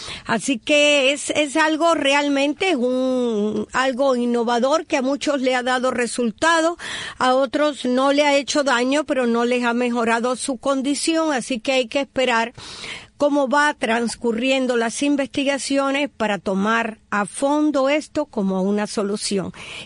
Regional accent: Cuba; moved away; me fui de Cuba

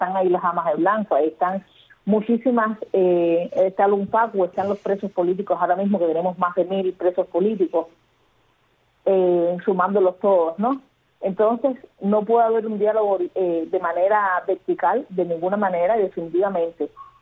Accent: Cuba; así como ciudadana cubana que hasta donde revisé hace 15 minutos o hace 5, no he perdido mis derechos como ciudadana cubana

